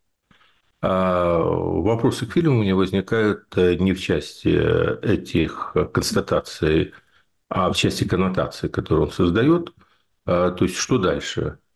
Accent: Kyiv, Ukraine; Я на эту историю смотрю не как киевлянин, а как политический философ и как юрист.

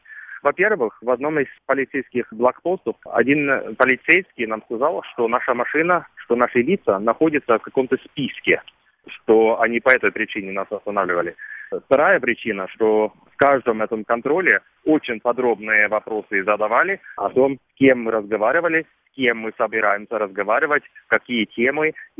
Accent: Norway; Russian is a second language; Я приехал из Норвегии, но я постоянно путешествую по России по отдельным темам.

